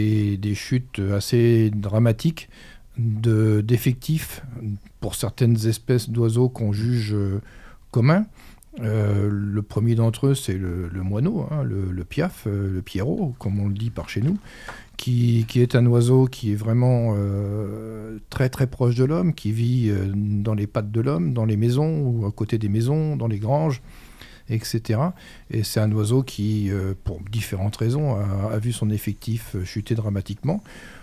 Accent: Crépy-en-Valois, Hauts-de-France, France; born there; moi je suis donc du coin, je suis né à Crépy-en-Valois il y a maintenant bien longtemps

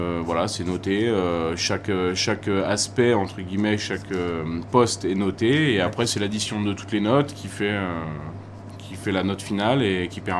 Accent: Île-de-France, France; Moi, je suis plus Seine-et-Marne au départ.

